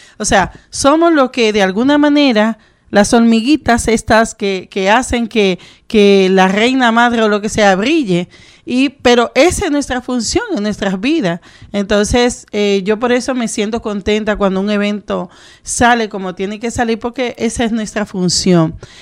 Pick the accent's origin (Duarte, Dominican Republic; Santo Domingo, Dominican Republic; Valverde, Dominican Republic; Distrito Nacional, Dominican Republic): Santo Domingo, Dominican Republic; moved away as an adult; now in Madrid, Spain; salí de Santo Domingo, llegué a Madrid por amor, porque me fui